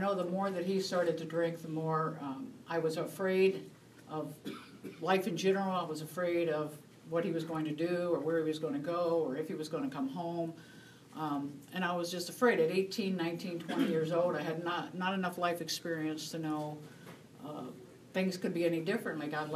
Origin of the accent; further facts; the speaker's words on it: West Virginia, United States; We're from West Virginia, as my husband says, a bunch of hillbillies back there in West Virginia.